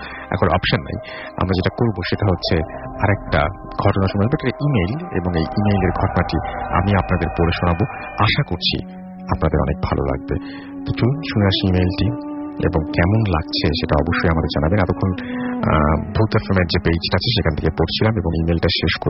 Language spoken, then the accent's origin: Bangla; Munshiganj, Dhaka Division, Bangladesh; now in Saudi Arabia; আমি সৌদি আরবে আছি 5 বছর, আমার দেশের বাড়ি মুন্সিগঞ্জে